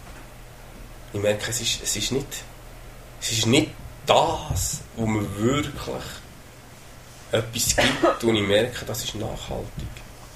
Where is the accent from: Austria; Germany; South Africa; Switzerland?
Switzerland; Dass wir nicht denken, wir als Schweizer sind besser.